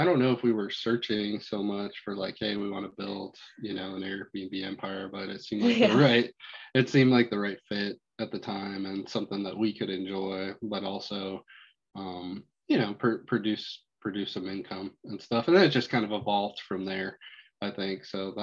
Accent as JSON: {"language": "English", "town": "Republic", "region": "Missouri", "country": "United States", "said": "We're from Republic, Missouri. It's Springfield, Missouri area, Southwest Missouri."}